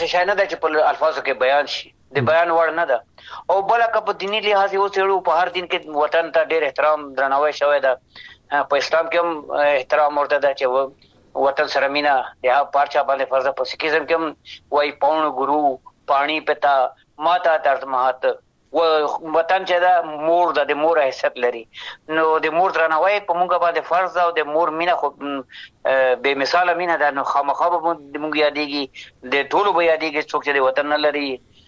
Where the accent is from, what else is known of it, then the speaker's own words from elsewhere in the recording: Afghanistan; ځکه هر چېرته وم افغانستان به ما سره وي، زه به د افغانستان سره یم.